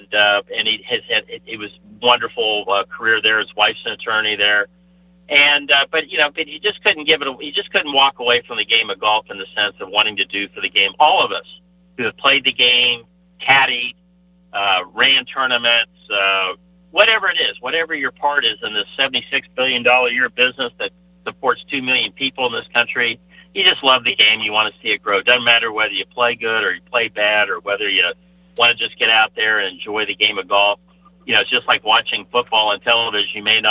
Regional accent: Tampa, Florida, United States; I grew up in Tampa Bay. And so, we talked a lot about some of the old pros in Tampa Bay and some of the junior golfers we played

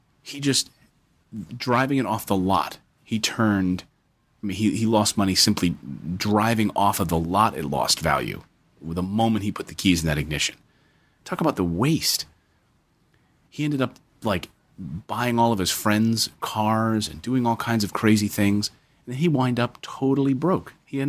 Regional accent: Reading, Pennsylvania, United States; I grew up in Reading, Pennsylvania.

